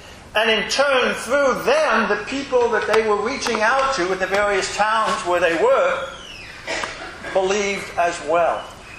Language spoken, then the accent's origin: English; Indiana, United States; now in Sterling, United States; the church that I grew up in Indiana, and where I was ordained as a pastor